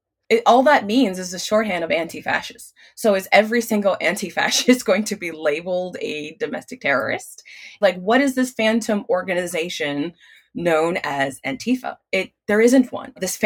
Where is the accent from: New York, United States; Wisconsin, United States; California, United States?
Wisconsin, United States; Milwaukee; Even growing up in Milwaukee, you knew where you could and could not go as a person of color.